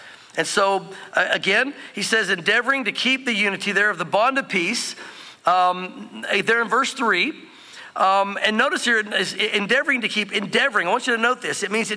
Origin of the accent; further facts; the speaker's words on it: the South, United States; Again, I was drawn to non-denominationalism because growing up in the South, I was involved in a denominational movement.